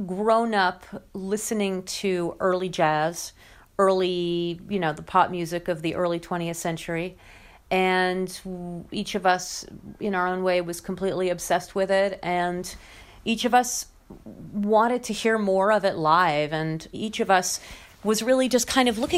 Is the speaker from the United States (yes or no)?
no; France; English is a second language; growing up in France, coming from there, like, we just don't have